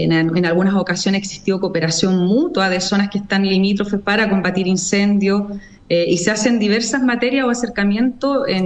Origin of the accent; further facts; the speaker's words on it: Chile; una postura clara de nosotros como chilenos